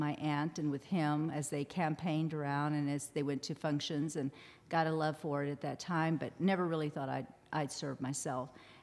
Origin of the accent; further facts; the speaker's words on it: San Marcos, Texas, United States; moved away as an adult; also born or lived in Rio Grande Valley; I was raised in San Marcos, so I wasn't even from the Rio Grande Valley. I moved there in 1991 after I got out of law school.